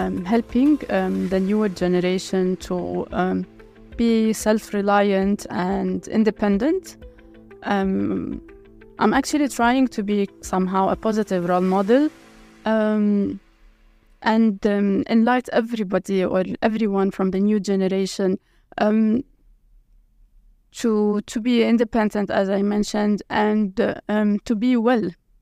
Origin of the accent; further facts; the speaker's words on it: Lebanon; English is a second language; given that I was born and raised in Lebanon during the Lebanese war, it was very, very hard and almost impossible to take care of our well-being.